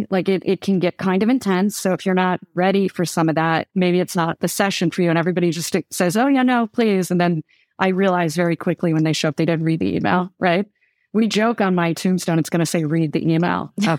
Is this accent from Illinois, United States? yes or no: yes; Chicago, Illinois, United States; And also the not like, I'm from Chicago. Where I come from, we have a lot of problems